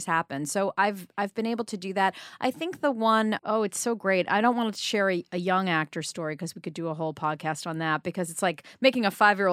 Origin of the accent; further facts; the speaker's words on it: New York, United States; because I grew up on the Upper East Side, my mother said, "Fine, I'll take you to the auditions."